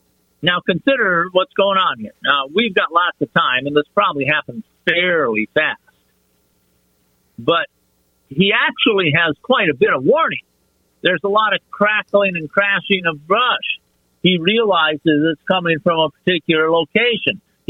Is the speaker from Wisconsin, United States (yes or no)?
yes; Wisconsin, United States; But when I grew up in the Midwest, out in northern Wisconsin